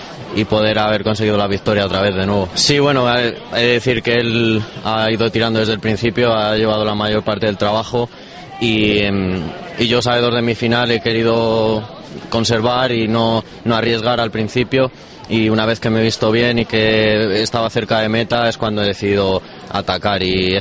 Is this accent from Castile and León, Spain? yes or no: yes; Ávila, Castile and León, Spain; now in United Kingdom; porque estoy viviendo en Inglaterra y siempre vengo por Navidades, soy de Ávila y me queda cerca